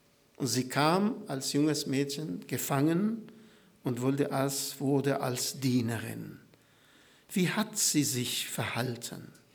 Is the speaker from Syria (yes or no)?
yes; Syria; Ich komme aus Syrien.